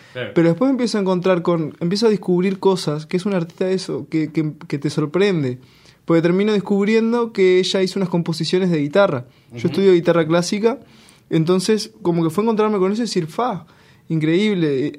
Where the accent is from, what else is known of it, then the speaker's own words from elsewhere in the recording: Bella Unión, Artigas, Uruguay; en verdad yo vengo de Bella Unión, de Artigas